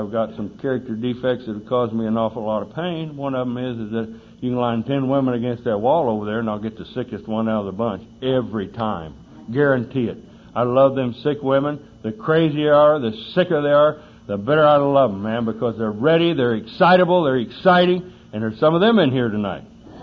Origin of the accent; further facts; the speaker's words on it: Texas, United States; I grew up in the Baptist Bible Belt over there in Texas. I was born in Texas, and, you know, a bunch of them Baptists are over there